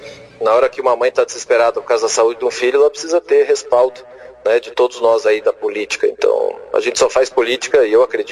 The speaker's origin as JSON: {"language": "Portuguese", "region": "Paraná", "country": "Brazil", "said": "Eu, como sou do Norte Pioneiro, moro na região"}